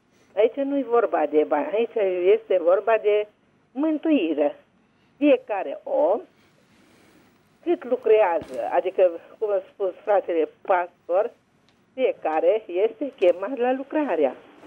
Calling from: Petroșani, Hunedoara County, Romania; sunt din Petroșan.

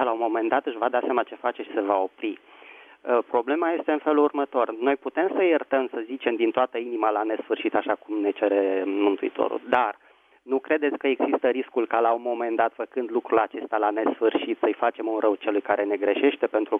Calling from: Bucharest, Romania; din București.

